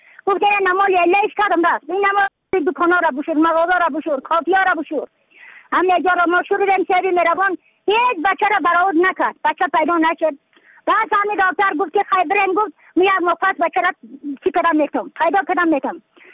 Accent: Badakhshan, Afghanistan; از بدخشان هستم، مرکز بدخشان، ولسوالی اقلی پایان، قیره وینگ

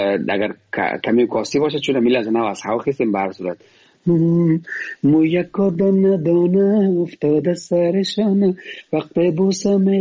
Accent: Afghanistan; moved away; از این خود افغانستان هستم از این هر ولایت افغانستان هستم من زمان که از افغانستان ببرم آدم افغانستان 28 ولایت داشت من از 28 ولایت هستم

